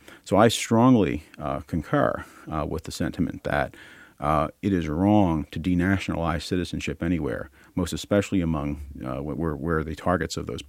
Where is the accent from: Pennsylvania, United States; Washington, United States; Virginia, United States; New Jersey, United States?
Pennsylvania, United States; Philadelphia; In the city of Philadelphia, which is my hometown, the city I know and love best